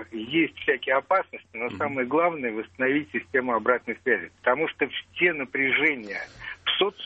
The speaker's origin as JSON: {"language": "Russian", "region": "Moscow", "country": "Russia", "said": "Я москвич."}